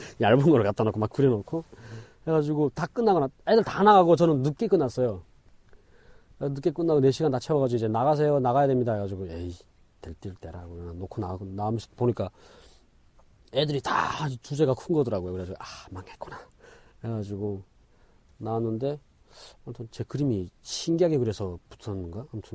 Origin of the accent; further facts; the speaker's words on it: North Korea; 저를 또 보더니 북한에서 왔냐고 해가지고 예 하니까